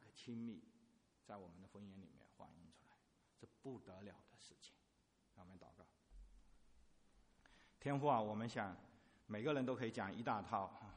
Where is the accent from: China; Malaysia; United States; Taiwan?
China; 我们大陆人把配偶叫成爱人是很有道理的